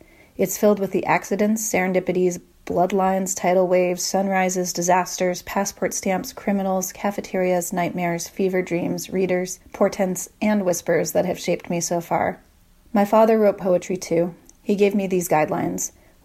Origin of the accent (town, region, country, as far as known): Hudson, New York, United States